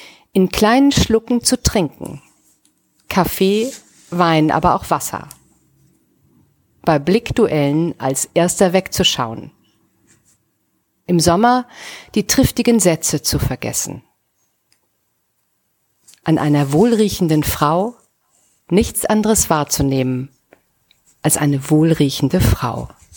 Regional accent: Rhineland, Germany; Ein Rheinländer wie ich, sozusagen ein Landsmann von mir.

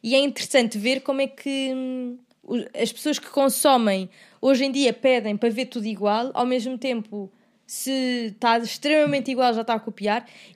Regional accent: Cascais, Lisbon, Portugal; Eu nasci, tipo, a 15 minutos de Lisboa, né? Tipo, eu sou de Cascais, vivi lá a minha vida toda...

